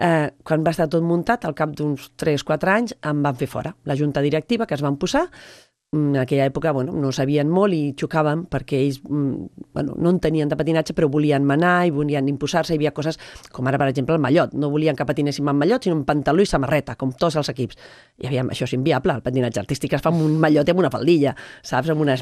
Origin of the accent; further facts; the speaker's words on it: Sant Cugat del Vallès, Catalonia, Spain; els que sí que som de Sant Cugat de tota la vida